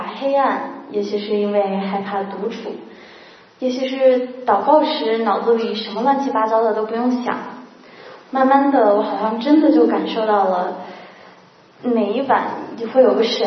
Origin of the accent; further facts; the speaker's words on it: Beijing, China; 童年时期我生活在北京